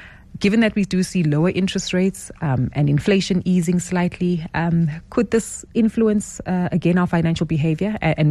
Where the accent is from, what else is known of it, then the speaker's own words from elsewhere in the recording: South Africa; our behavior as South African consumers when it comes to monitoring our credit scores and our financial behavior.